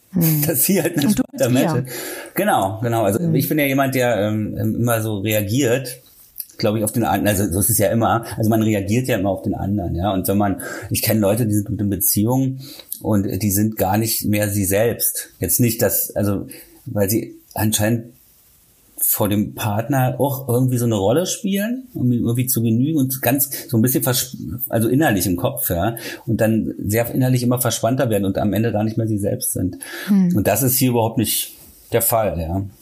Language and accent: German; Berlin, Germany; Also in meiner Heimatstadt und ich bin gerade in Hamburg.